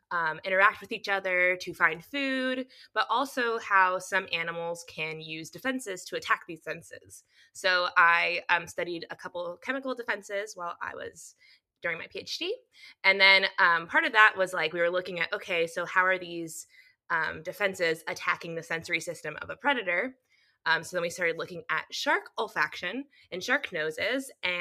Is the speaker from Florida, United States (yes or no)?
yes; Miami, Florida, United States; born there; also born or lived in Galveston, United States; I was born in Miami. I went to school at the University of Miami for my bachelor's.